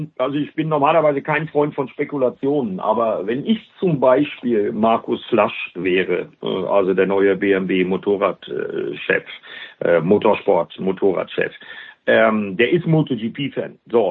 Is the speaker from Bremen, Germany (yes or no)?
yes; Bremen, Germany; Denn Assen ist ja so ein bisschen für mich als Bremer sowas Ähnliches wie mein Heimrennen.